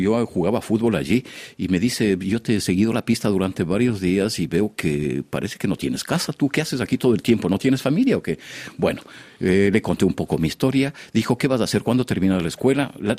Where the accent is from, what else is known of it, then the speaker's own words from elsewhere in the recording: Chambo, Chimborazo, Ecuador; en el pueblo este de Chambo, donde yo nací, que es el mundo rural de la provincia de Chimborazo, al pie del volcán